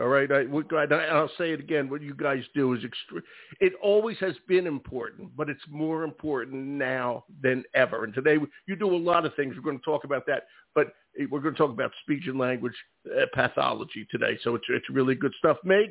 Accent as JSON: {"language": "English", "town": "Philadelphia", "region": "Pennsylvania", "country": "United States", "tie": "born or raised there", "said": "I grew up in Philadelphia."}